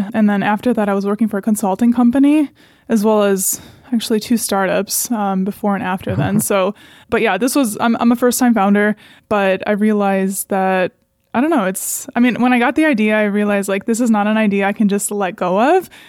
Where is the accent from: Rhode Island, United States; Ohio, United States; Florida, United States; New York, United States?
Ohio, United States; Cleveland; first language Serbian; English is a second language; I grew up in Cleveland, actually. My parents are from Serbia. They moved here like decades ago, of course, and I was born here. So I've always had that like European heart and soul to me. Serbian was my first language.